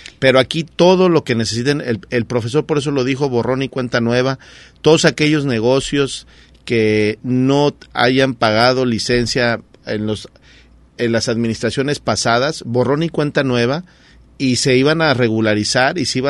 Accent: Mexico

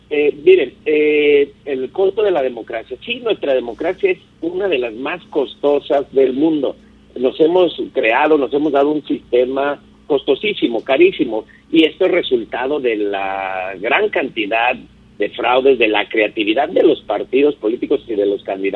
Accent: Mexico; este sistema que nos hemos dado como sociedad mexicana

